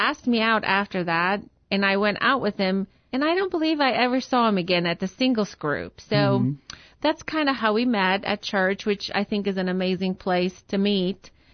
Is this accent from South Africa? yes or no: yes; South Africa; moved away as an adult; now in United States; I grew up in South Africa. All my family lives in South Africa, and I came to the United States after I went to school there to be an occupational therapist, and we were recruited, actually, at that time.